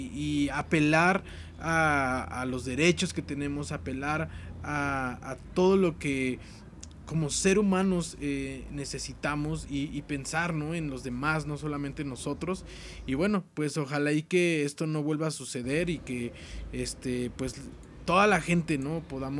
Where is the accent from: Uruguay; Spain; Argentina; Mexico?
Mexico; creo que sabemos como mexicanos, porque lo tenemos muy más cerca